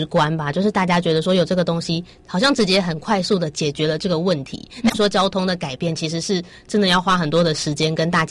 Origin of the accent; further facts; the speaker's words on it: Taipei, Taiwan; 因为我自己是从小都在台北长大啦，然后我其实没有迫切需要考驾照的需求